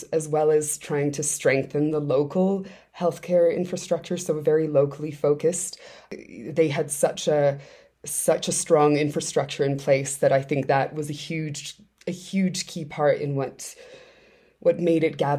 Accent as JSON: {"language": "English", "country": "Canada", "said": "I am Canadian, and in fact in a cabin in the mountains right now."}